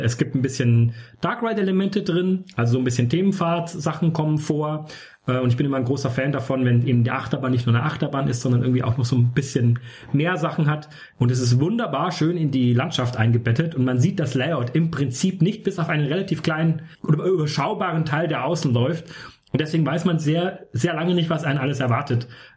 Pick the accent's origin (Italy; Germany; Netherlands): Germany; Southern Germany; also ich komme ja aus dem Süden, ne? Ich bin so wohne in München